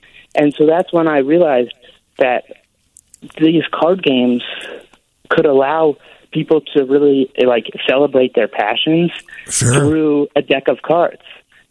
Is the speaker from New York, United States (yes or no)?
yes; New York City, New York, United States; I'm from New York City, and I grew up there, and so elevators were part of daily life.